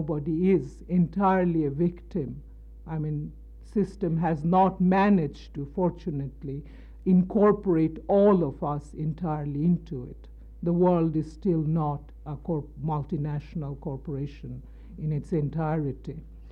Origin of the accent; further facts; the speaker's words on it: India; Now, I come from India, where in Indian villages, where total non-knowledge exists about Nazism